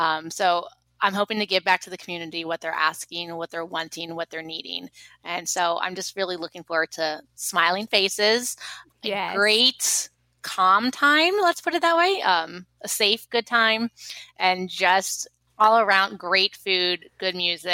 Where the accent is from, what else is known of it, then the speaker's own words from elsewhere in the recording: Philadelphia, Pennsylvania, United States; I'm not from here. I'm from Philadelphia. So this has become my favorite small town that I've ever lived in.